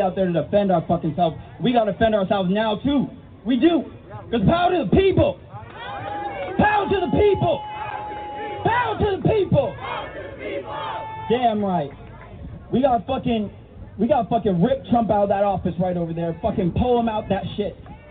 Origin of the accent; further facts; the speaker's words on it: Salt Lake City, Utah, United States; I'm from Salt Lake City, Utah.